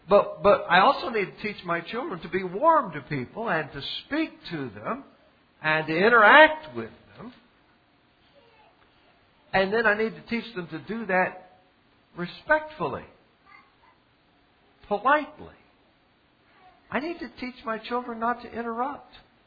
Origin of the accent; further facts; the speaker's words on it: the South, United States; because I'm a Southerner